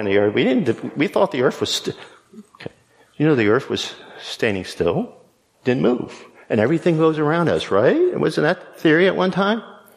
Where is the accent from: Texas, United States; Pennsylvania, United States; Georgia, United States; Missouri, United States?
Pennsylvania, United States; Wrightsville; also born or lived in New York; I was born in New York. I moved to Wrightsville, fifth grade. I grew up in 128 Orange Street, Wrightsville, Pennsylvania, 17368, I think is the zip code.